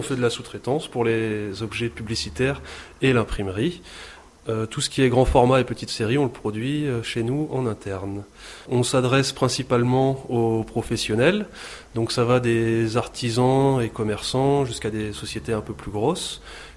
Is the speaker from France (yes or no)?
yes; Auvergne-Rhône-Alpes, France; now in Manosque, France; À la base, on est originaire de l'Auvergne, je n'avais pas précisé.